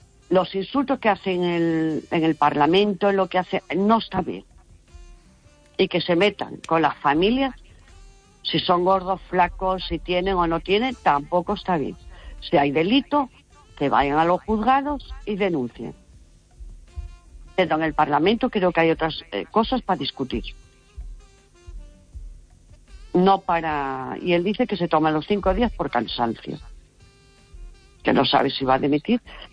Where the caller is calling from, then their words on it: Lugo, Galicia, Spain